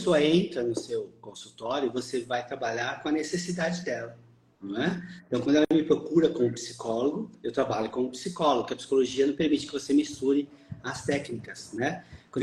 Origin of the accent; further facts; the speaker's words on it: São Paulo, Brazil; Tinha lá em Curitiba, sou de São Paulo, mas estava em Curitiba, fiz em Curitiba